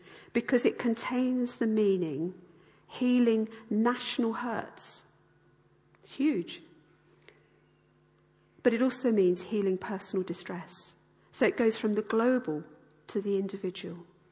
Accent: Tunbridge Wells, South East England, United Kingdom; We come from Tunbridge Wells, right? We have water. We have spa water.

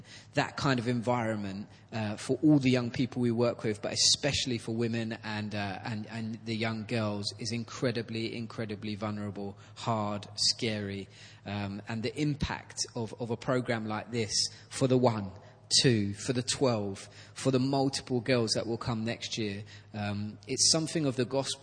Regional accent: London, United Kingdom; And I'm from East London, and if you've got a gold tooth, you've made it, okay?

